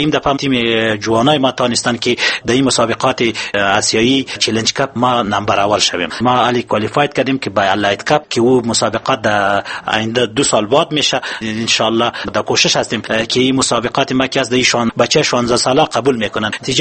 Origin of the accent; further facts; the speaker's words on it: Afghanistan; ما افتخار می کنیم که ما افغان هستیم